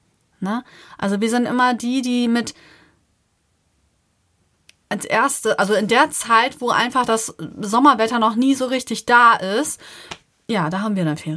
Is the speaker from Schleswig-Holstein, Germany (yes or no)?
no; Lower Saxony, Germany; wir leben ja in Niedersachsen, in der Nähe von Bremen. So, und ich komme ja ursprünglich, aber aus Niedersachsen, in der Nähe von Hamburg.